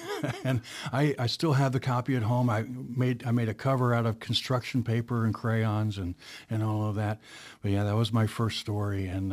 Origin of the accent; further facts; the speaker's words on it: Galena, Ohio, United States; That is my hometown.